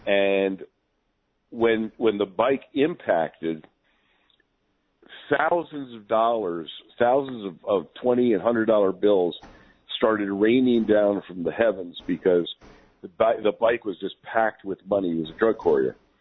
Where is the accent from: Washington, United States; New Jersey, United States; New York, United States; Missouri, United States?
New Jersey, United States; Princeton; I was a Princeton Borough police officer, so I was actually in the town itself, and that was my hometown.